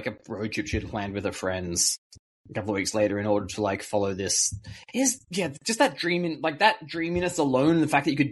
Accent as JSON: {"language": "English", "town": "Blue Mountains", "region": "New South Wales", "country": "Australia", "tie": "born or raised there", "said": "growing up in the Blue Mountains, which was effectively Sydney as far as radio stations were concerned"}